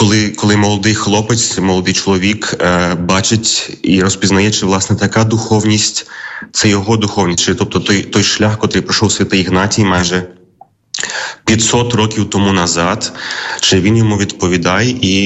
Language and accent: Ukrainian; Karaganda, Karaganda Region, Kazakhstan; народився в Казахстані, в родині українців, греко-католиків, виселених після війни. В місті Караганді там виховувався, виростав, ходив до церкви.